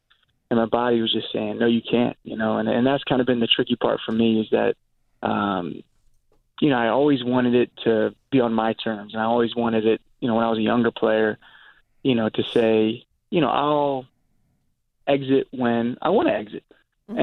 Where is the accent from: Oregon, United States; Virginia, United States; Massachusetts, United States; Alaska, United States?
Virginia, United States; I was a big Cal Ripken Jr. growing up in Virginia, a big Cal Ripken Jr. fan